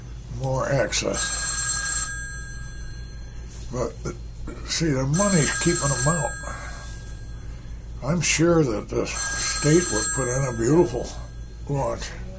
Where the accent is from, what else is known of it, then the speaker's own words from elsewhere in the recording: Cooperstown, New York, United States; I knew just about everybody, and everybody knew me when I was growing up.